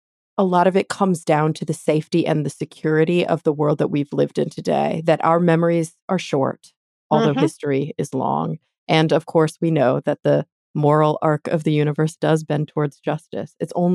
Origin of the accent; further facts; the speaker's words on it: Texas, United States; Yeah, I was born and raised in Texas, so I know the drill.